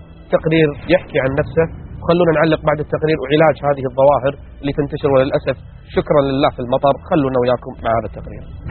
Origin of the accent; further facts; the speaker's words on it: Kuwait; حنا حتى احترام شارع المشاة ما عندنا بالكويت